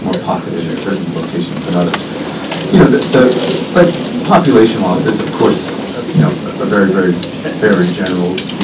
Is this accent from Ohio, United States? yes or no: yes; Ohio, United States; moved away as an adult; now in Toronto, Canada; I live in Toronto now, although I'm originally from the West. I grew up a few hundred miles west of here, near Columbus, Ohio. I spent the last 11 years in Toronto.